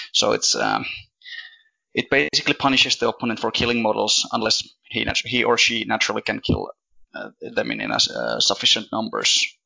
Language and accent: English; Finland; So, well, I come from Finland